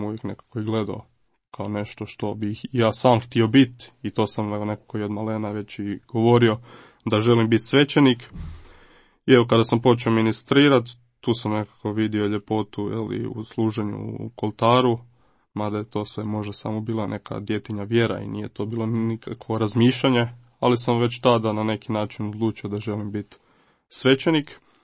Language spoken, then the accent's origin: Croatian; Sisak, Sisak-Moslavina County, Croatia; Ja dolazim iz Siska, iz Sisačke biskupije, gdje sam rođen, gdje sam proveo djetinjstvo, gdje sam odrastao.